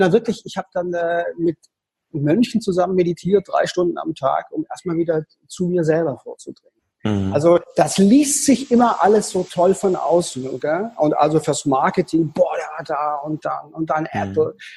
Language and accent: German; Konstanz, Baden-Württemberg, Germany; ich bin im Paradies groß geworden. Ja, also ich komme aus Konstanz